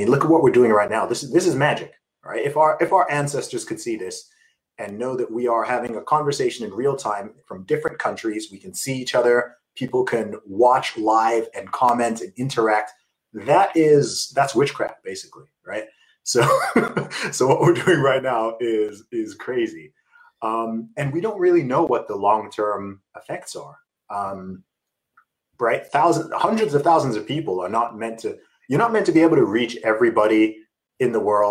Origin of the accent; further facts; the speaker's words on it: Saudi Arabia; I mean, I grew up in Saudi Arabia.